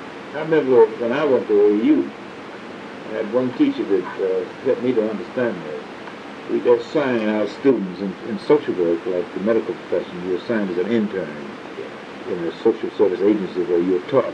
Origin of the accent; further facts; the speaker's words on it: Cottonwood, Georgia, United States; she had a student who came from Cottonwood, Georgia, my hometown, and never been to a big town